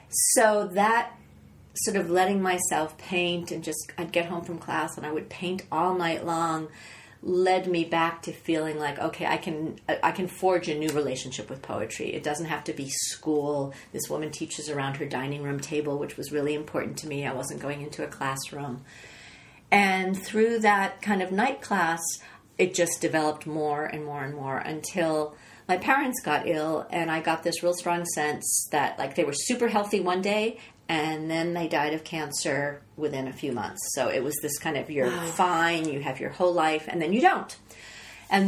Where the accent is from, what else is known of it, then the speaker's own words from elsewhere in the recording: Boston, Massachusetts, United States; I was from Boston. Nobody has a car.